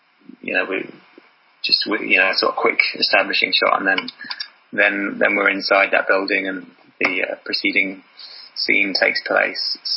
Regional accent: Sleaford, East Midlands, United Kingdom; So I'd photographed a lot of Sleaford. I think, you know, my hometown, a lot of the buildings around here made it into the film.

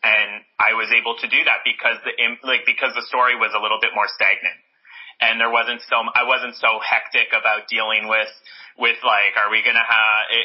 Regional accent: Canada; now in United States; But as you know, I'm Canadian. So to be in the U.S., I needed to do some school first to be here.

